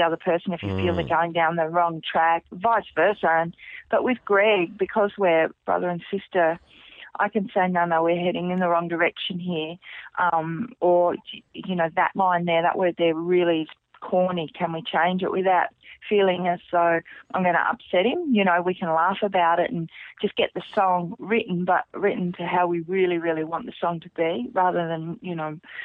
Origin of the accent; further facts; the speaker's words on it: Mallee, Australia; but I grew up in the Mallee and the Lovegrass, I know.